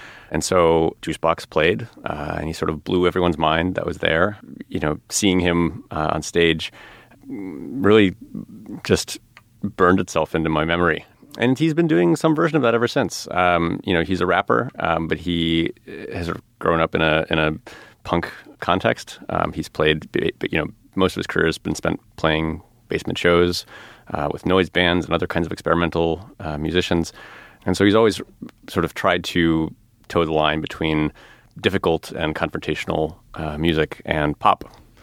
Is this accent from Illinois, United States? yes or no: yes; Illinois, United States; I grew up outside of Chicago, and so a bunch of people from the Midwest would come to the summer camp